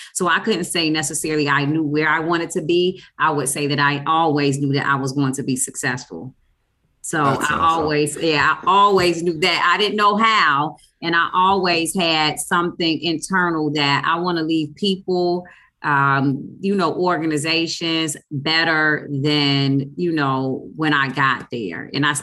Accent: Chicago, Illinois, United States; So I am from Chicago, Illinois, the south side of Chicago. I'm very proud of being where I'm from

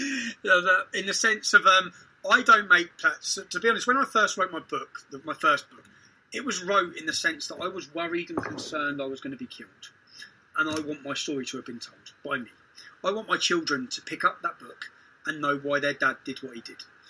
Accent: England, United Kingdom; I have a duty not just as a father, but as an Englishman.

